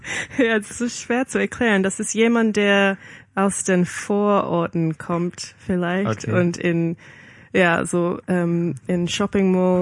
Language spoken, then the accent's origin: German; Brisbane, Queensland, Australia; German is a second language; also born or lived in Melbourne; Dann bin ich in Brisbane zur Schule. Ja, ich bin in Brisbane aufgewachsen. Ich war da in der Schule und dann ich bin nach Melbourne gezogen, um an der Universität Melbourne zu studieren.